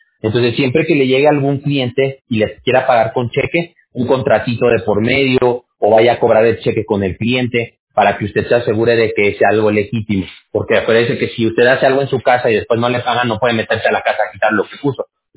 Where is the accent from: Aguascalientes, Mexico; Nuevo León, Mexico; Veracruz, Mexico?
Aguascalientes, Mexico; Yo viví en Aguascalientes mucho tiempo. Yo me crié en Aguascalientes, de hecho.